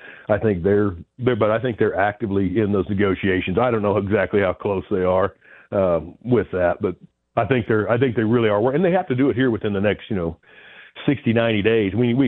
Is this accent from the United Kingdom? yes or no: no; Wichita, Kansas, United States; Since I'm from South Central, I'm from Wichita, right?